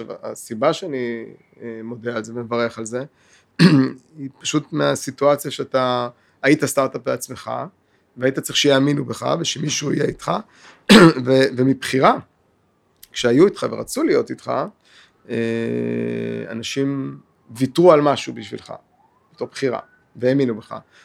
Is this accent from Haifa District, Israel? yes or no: yes; Kiryat Ata, Haifa District, Israel; גדלתי בצפון, בקריית אתא. גדלתי בסביבה אמנם מאוד טובה, ואחרי זה למדתי בעוד ביאליק, שזה בית ספר נפלא, אבל בפריפריה.